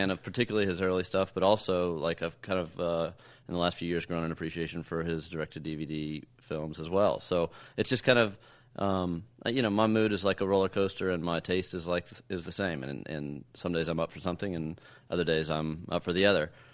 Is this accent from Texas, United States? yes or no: yes; Texas, United States; maybe it's because I grew up in Texas and those kind of had Texas backdrops